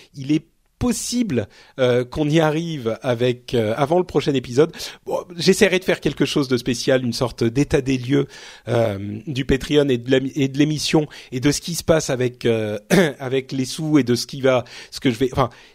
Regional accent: Paris, Île-de-France, France; born there; moi je suis un parisien né, je suis un parigot tête de veau moi.

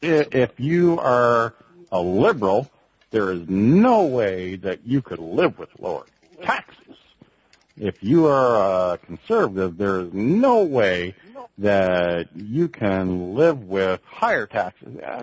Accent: Canada; being Canadian, you know, we are next to the States, and I've lived on the border most of my life.

